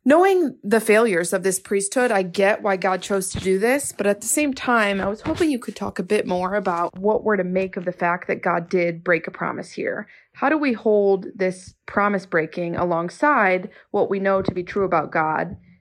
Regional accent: Ohio, United States; I'm from Ohio.

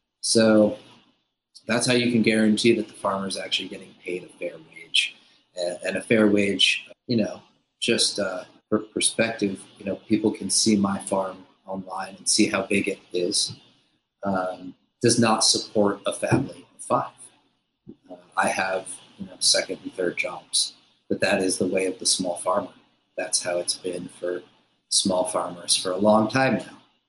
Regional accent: New York, United States; Upstate New York, just a little bit north of New York City.

